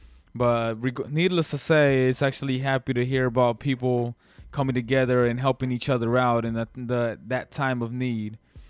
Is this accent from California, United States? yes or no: yes; Chowchilla, California, United States; I am from the Fresno area. More specifically, I'm from Chowchilla, California.